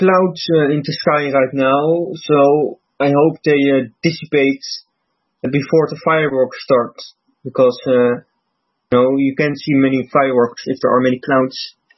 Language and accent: English; Netherlands; I'm from the Netherlands.